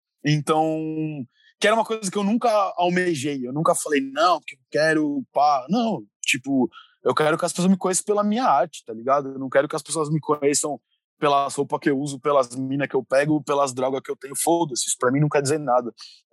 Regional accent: São Paulo, Brazil; Cara, eu sou nascido e criado em São Paulo, né?

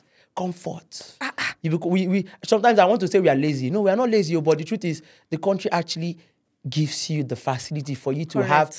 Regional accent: Nigeria; I'm Nigerian. And you find a Nigerian, tell you, I'm from Nigeria.

